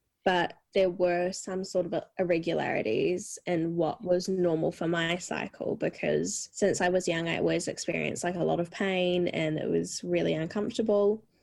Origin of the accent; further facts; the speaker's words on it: Tauranga, Bay of Plenty, New Zealand; I'm from Tauranga, but I whakapapa back to Ngāti Wai and sort of up north area